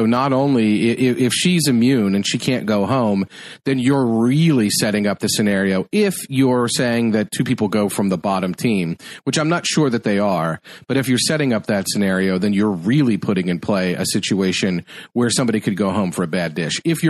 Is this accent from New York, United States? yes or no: no; Kentucky, United States; And it's frustrating for me from a Kentucky standpoint. I feel like we've lost the plot in terms of my home state